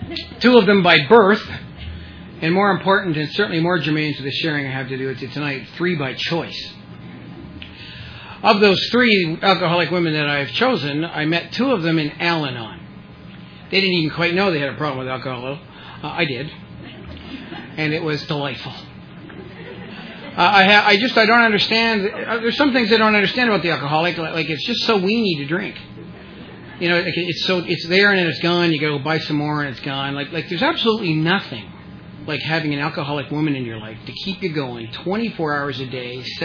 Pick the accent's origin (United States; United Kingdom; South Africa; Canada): Canada; Toronto, Ontario; My hometown is Toronto, Ontario